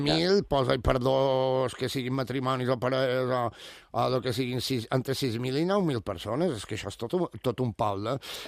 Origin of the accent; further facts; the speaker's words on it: Balearic Islands, Spain; perquè així com som en mallorquins, si no tenim cotxe no som en enlloc